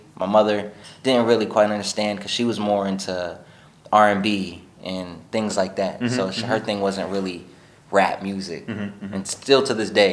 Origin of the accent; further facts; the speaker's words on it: Virginia Beach, Virginia, United States; also born or lived in Portsmouth / Maryland / Philadelphia; and then I was born in Portsmouth. Okay. And from Portsmouth, you know, they moved to Virginia Beach.